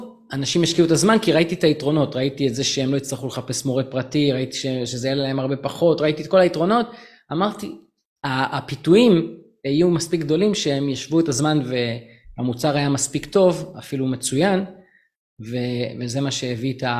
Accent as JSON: {"language": "Hebrew", "town": "Tel Aviv", "region": "Tel Aviv District", "country": "Israel", "tie": "born or raised there", "said": "גדלתי בשכונת מצוקה, אז החיים היו לי ממש קשים בילדות"}